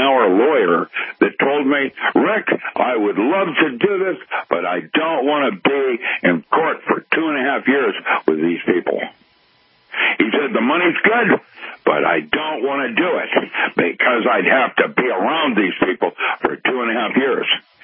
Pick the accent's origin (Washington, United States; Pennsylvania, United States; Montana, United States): Washington, United States; Seattle; I grew up in Seattle. I used to hunt rabbits where Microsoft currently inhabits their buildings.